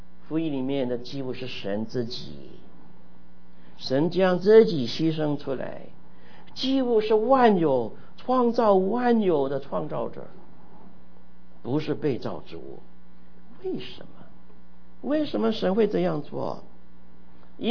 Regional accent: Guangdong, China; 你广东人，我广东人说你很可怜啊

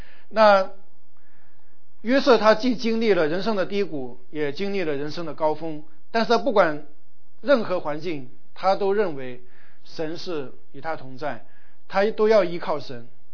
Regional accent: China; 棺材我们中国人是非常忌讳的

